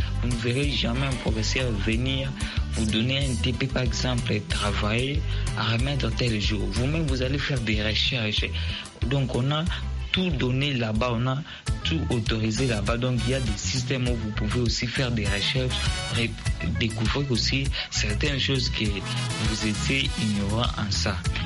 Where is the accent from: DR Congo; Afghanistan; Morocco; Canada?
DR Congo; chez nous en Afrique, particulièrement en RDC